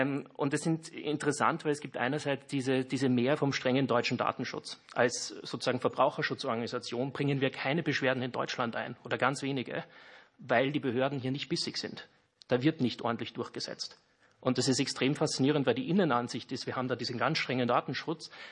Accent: Austria; Kurz vorab, ich bin Österreicher, also ein bisschen von der Außenseite hier beim Blick.

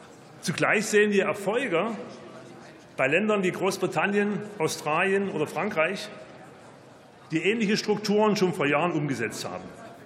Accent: Leipzig, Saxony, Germany; als stolzer Leipziger

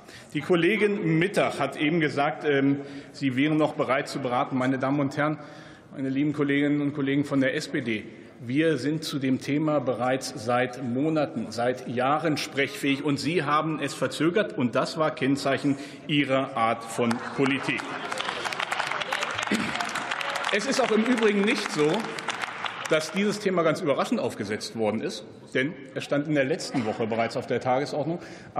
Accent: Lower Saxony, Germany; die Höfeordnung ist insbesondere auch in meinem Heimatland Niedersachsen eine wichtige erbschaftsrechtliche Regelung.

